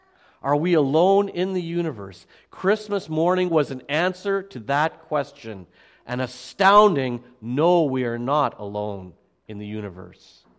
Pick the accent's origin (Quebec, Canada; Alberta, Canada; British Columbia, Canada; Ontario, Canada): Alberta, Canada; I'm from Alberta. I know winter.